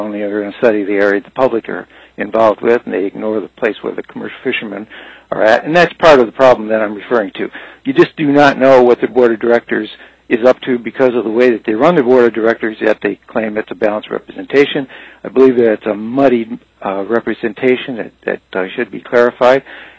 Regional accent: Soldotna, Alaska, United States; I'm from Soldotna, Alaska. I've hunted and fished in Alaska for about 30 years

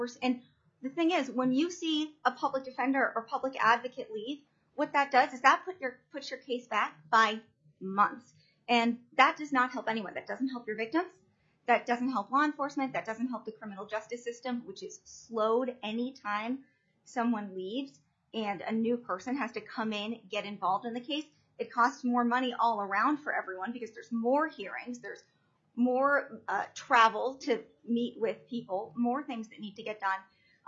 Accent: Juneau, Alaska, United States; I'm from Juneau.

